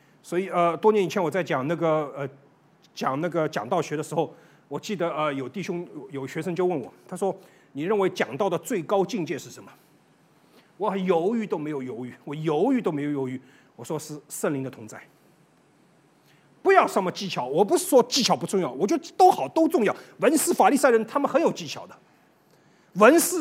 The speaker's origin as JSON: {"language": "Chinese", "region": "Shanghai", "country": "China", "said": "因为听我是上海人嘛，啊，我们这种南腔北音嘛，一讲就讲起来了啊"}